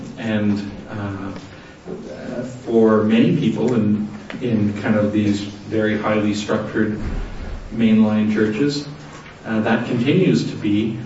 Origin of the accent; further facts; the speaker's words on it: Ontario, Canada; I'm from Northern Ontario in general